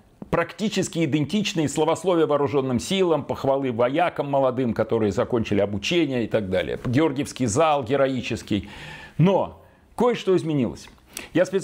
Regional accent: Saint Petersburg, Russia; в моем родном городе Санкт-Петербурге

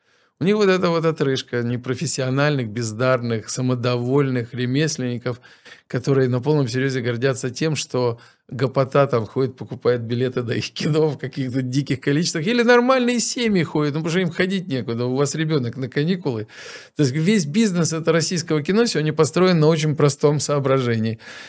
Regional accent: Ukraine; Ну, это, как, например, в Украине у меня на родине.

